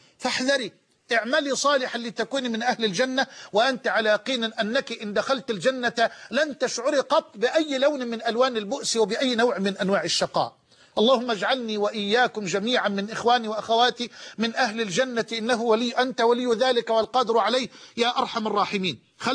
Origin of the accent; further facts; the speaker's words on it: Egypt; يمكن حتى مش لاقي عجلة عندنا في مصر